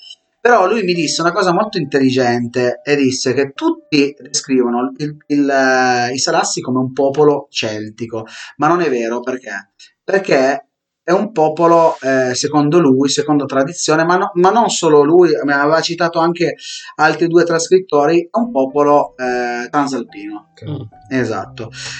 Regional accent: Aosta Valley, Italy; also born or lived in Ivrea; essendo anche valdostano, quindi le mie origini mi portavano anche a queste origini celtiche, non solo quelle romane, ma anche quelle celtiche

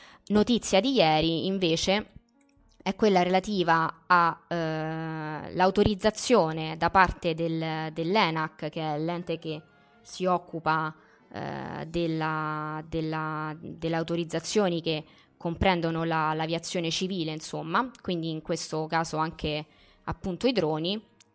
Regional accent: Rome, Lazio, Italy; parlo per me che sono di Roma

